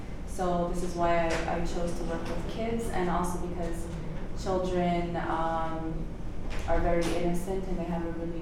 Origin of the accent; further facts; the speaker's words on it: Kahnawake, Quebec, Canada; I'm from the Mohawk community of Bunawagi.